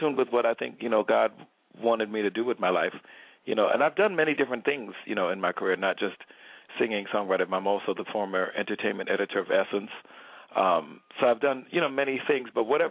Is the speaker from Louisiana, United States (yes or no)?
no; Teaneck, New Jersey, United States; also born or lived in The Bronx; now in Brooklyn, United States; I was born in the Bronx, raised in Teaneck, New Jersey, but I think of my home as Brooklyn, because that's where I've been living since 1995